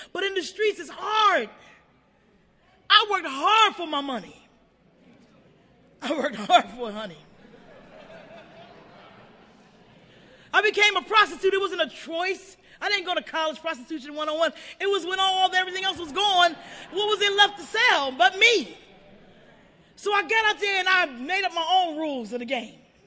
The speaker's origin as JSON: {"language": "English", "town": "Philadelphia", "region": "Pennsylvania", "country": "United States", "tie": "born or raised there", "said": "I grew up in North Philadelphia. If you want to call it a ghetto, that's fine."}